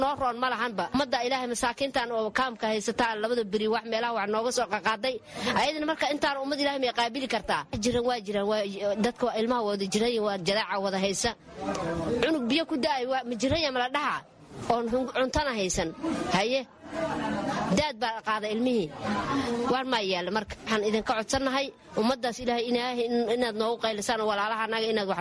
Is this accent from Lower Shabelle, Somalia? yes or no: yes; Janaale, Lower Shabelle, Somalia; Waxaan ka imaaday janaale, janaalaan ka imaaday dhibaan iga keenay, biyana soo kiciyey.